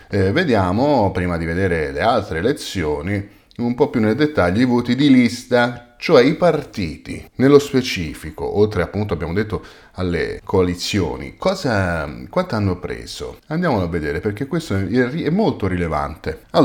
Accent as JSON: {"language": "Italian", "town": "Rome", "region": "Lazio", "country": "Italy", "said": "Io sono di Roma, lavoro in tutta Italia"}